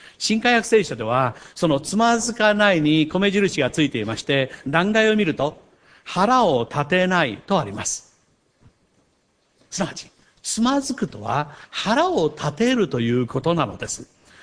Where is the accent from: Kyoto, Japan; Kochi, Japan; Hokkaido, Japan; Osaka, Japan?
Kochi, Japan; 私たちの兄弟6人がみんな揃って高知に集まった時、みんなで自分たちが生まれ育った家を訪ねようということになって訪ねていったのです。